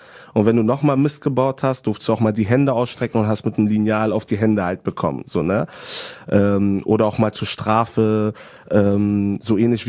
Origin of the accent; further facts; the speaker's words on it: DR Congo; also ich bin aus dem Kongo